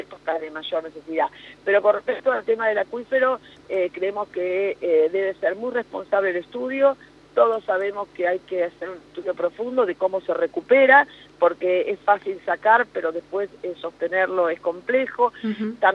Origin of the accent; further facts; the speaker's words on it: Macachín, La Pampa, Argentina; no soy de General Hacha, soy de Macachín.